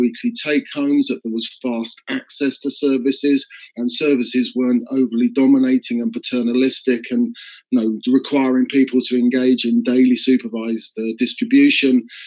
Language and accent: English; Bath, South West England, United Kingdom; the secondary needle and syringe program that we're running in my hometown of Bath.